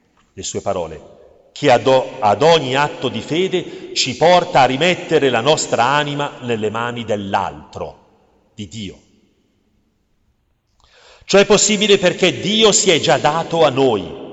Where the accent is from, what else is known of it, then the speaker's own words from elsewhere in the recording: Trieste, Friuli-Venezia Giulia, Italy; per me che vengo da Trieste sulla rotta balcanica queste parole hanno un sapore del tutto attuale